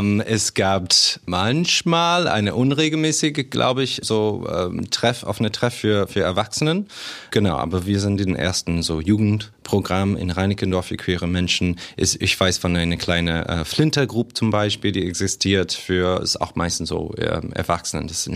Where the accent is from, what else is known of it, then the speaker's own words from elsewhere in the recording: Canada; Ich komme aus Kanada